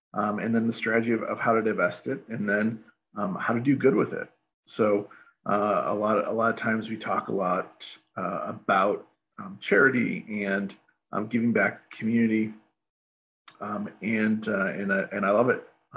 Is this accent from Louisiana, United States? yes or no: no; Chicago, Illinois, United States; I grew up in Chicagoland as a kid, and then ended up getting into accounting